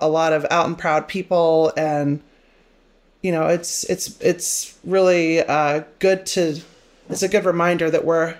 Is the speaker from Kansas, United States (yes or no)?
yes; Manhattan, Kansas, United States; And when I was growing up in Manhattan, you know, there was like one gay guy in town.